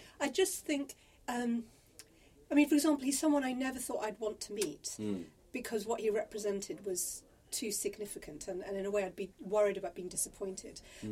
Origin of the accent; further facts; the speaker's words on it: London, United Kingdom; she was growing up a few years older in North London, I was growing up in South London.